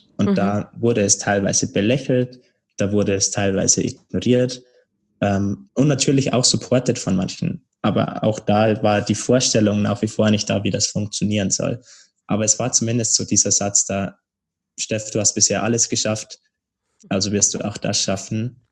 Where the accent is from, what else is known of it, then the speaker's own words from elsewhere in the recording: Bavaria, Germany; now in Berlin, Germany; Also mein altes Umfeld sozusagen, das lebt ja nach wie vor in Bayern, in meiner Heimat. Mhm. Ich bin jetzt in Berlin, bin auch umgezogen